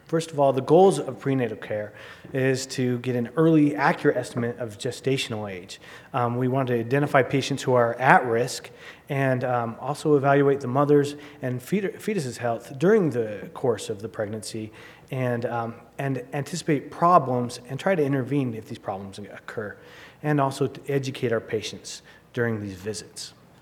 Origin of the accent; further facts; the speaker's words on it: Sandy, Utah, United States; I am kind of local also. I grew up in Sandy, Utah.